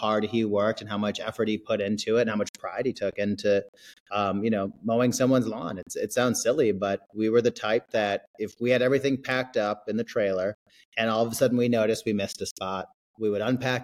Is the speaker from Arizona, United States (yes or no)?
no; Wisconsin, United States; So I am a Midwest kid. I'm from Wisconsin.